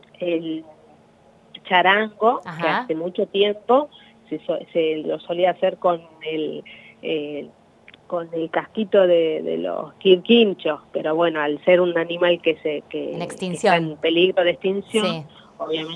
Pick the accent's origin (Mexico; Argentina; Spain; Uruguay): Argentina; Catamarca; now in Buenos Aires, Argentina; soy de Catamarca.